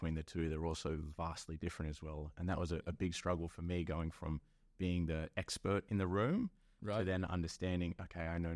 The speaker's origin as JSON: {"language": "English", "town": "Sydney", "region": "New South Wales", "country": "Australia", "tie": "born or raised there", "said": "I grew up in Western Sydney. I just wasn't exposed to that."}